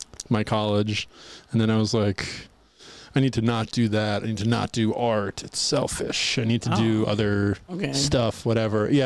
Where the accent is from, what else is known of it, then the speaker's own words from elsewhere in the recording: Westchester, New York, United States; Westchester.